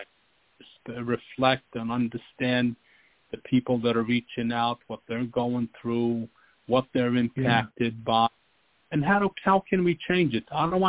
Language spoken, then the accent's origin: English; Yonkers, New York, United States; I grew up in Southwest Yonkers. I shined shoes as a kid to pay my school lunch.